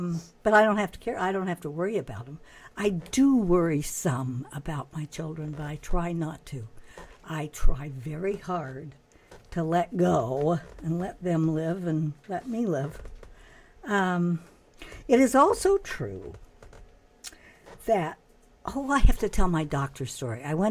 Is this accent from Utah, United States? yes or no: yes; Salt Lake City, Utah, United States; I was brought up in Salt Lake City in a Mormon family